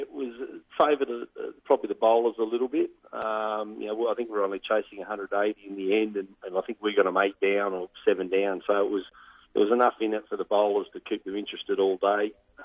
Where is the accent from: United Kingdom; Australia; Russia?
Australia; Newcastle, New South Wales; I grew up in Newcastle, New South Wales, a couple of hours north